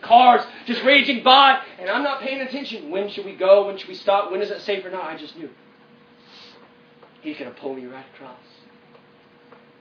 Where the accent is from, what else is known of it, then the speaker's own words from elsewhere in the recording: Kuwait; also born or lived in Africa; I grew up in Africa and Kuwait, been chased by murderers and rapists my life, running for my life